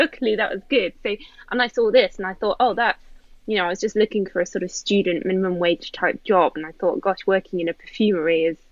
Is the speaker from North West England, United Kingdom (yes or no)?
yes; North West England, United Kingdom; moved away as an adult; now in London, United Kingdom; so I'm originally from Northern England, Lancashire, small town up there. Left when I was 18, and I now live in London. I've been here sort of about 9 years. I live in South London